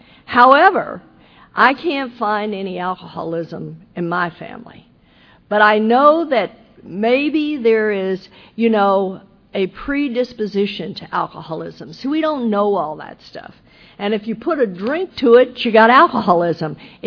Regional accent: Texas, United States; I'm like, I can't do this. I am a hick from Texas.

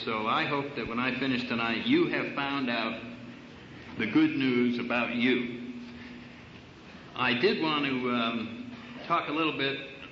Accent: New Haven, Connecticut, United States; I was in New Haven, Connecticut, which is where I was born, and it's my hometown.

